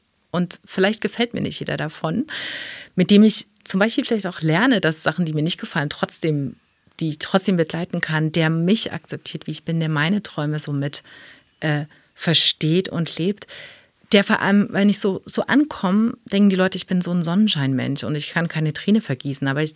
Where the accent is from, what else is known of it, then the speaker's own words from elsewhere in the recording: East Germany, Germany; Also ich bin meine Kindheit war in der DDR.